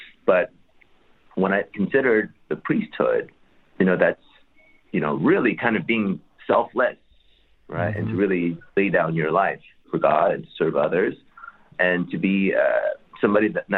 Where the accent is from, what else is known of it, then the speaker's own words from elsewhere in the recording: Silicon Valley, California, United States; Because, I mean, growing up in the Silicon Valley, you know, remember the .com stuff, .com bubble?